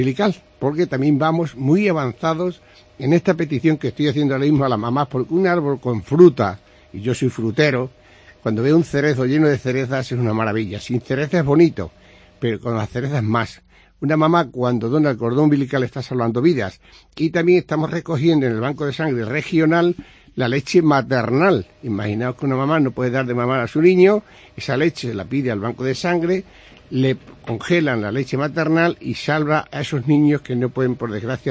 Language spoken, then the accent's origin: Spanish; Extremadura, Spain; me estiro y digo, soy extremeño